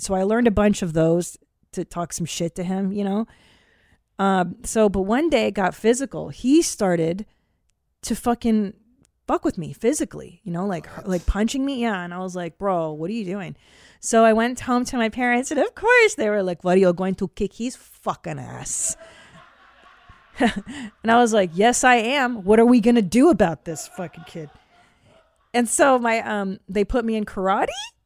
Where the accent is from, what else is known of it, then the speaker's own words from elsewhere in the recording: Los Angeles, California, United States; We live in L.A., dude. Like, I grew up in the San Fernando Valley.